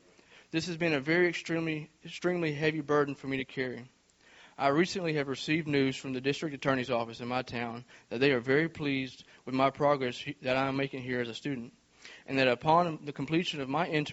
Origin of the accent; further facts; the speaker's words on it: Leesville, Louisiana, United States; I am 25 years old, and I am from Leesville, Louisiana.